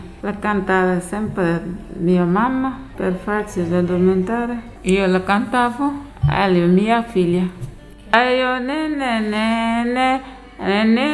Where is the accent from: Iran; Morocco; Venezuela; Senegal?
Senegal; Touba, Diourbel; first language Wolof; Italian is a second language; now in Italy; vengo dal Senegal, da cittadina di Tuba. Sono qua da 15 anni.